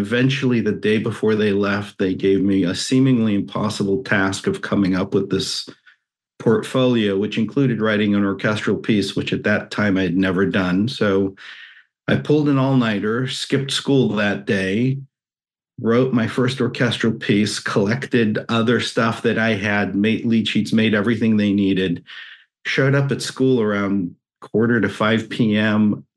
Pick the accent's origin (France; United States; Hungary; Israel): Israel; I grew up in Israel. I'm from there.